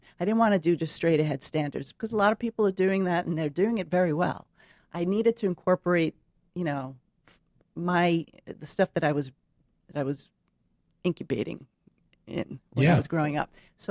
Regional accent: Providence, Rhode Island, United States; also born or lived in Queens; Well, I was born in Queens, but I was brought up in Rhode Island, and in Providence, Rhode Island, it was very mafioso.

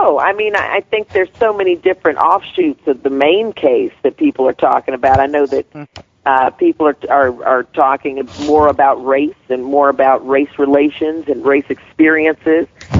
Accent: the South, United States; I mean, you know, growing up in the South, those were experiences for me.

